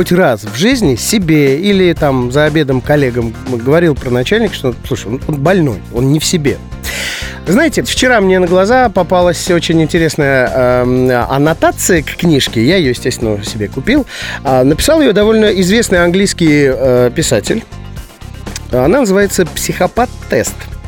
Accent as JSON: {"language": "Russian", "country": "Armenia", "said": "Нет, Ев, просто ты блондинка, а я армянин. Лысый."}